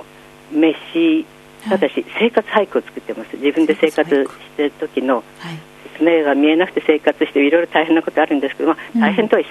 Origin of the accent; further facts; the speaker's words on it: Nagaoka, Niigata, Japan; あの新潟生まれ長岡ですから長岡全部学校もみんな戦災で焼けましたし